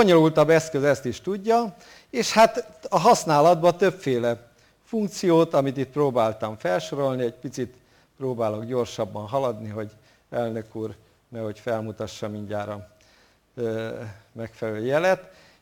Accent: Eger, Heves, Hungary; Mondhatnám egriként, például az egri csillagokat senki nem olvas a képernyőről

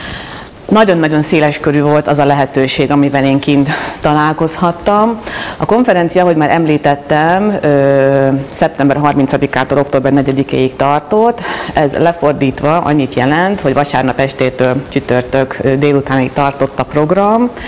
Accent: Hungary; egy argentin hölgy, egy ugandai úr, és jó magam, mint magyar, illetve európai hölgy, kaptuk meg a lehetőséget arra, hogy eljussunk Kanadába.

